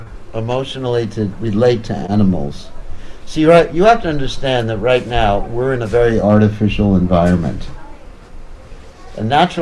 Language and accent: English; United States; So, I was brought up in America, so we had all sorts of pets.